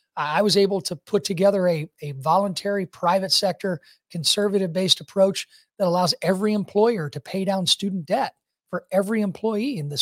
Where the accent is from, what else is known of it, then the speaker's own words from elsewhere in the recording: Taylorville, Illinois, United States; So for me, I grew up in Taylorville, Illinois.